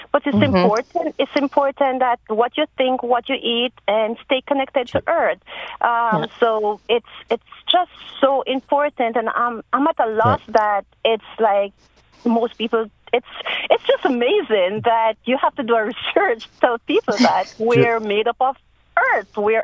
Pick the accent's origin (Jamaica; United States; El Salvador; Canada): Jamaica; I'm originally from Jamaica